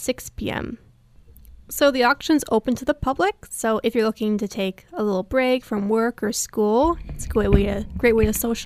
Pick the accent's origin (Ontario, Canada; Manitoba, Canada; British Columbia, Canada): Ontario, Canada; Windsor; And, like, it's probably harder, right, not being from Windsor, since I'm from Windsor.